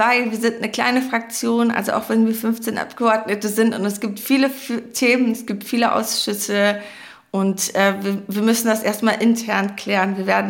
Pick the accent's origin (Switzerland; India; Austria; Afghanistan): Afghanistan; als Betroffene, als Afghanin, als jemand, die auch sehr nah an dem Einsatz gearbeitet habe